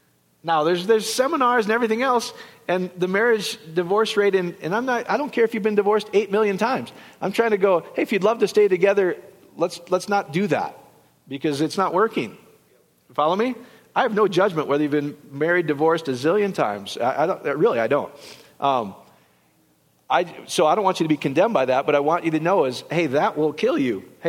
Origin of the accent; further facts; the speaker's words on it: Iowa, United States; Because I'm from Iowa, and I don't know what that word is.